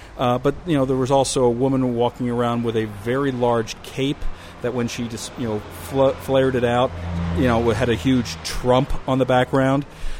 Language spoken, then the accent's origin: English; Cleveland, Ohio, United States; I am looking forward to going back to my hometown.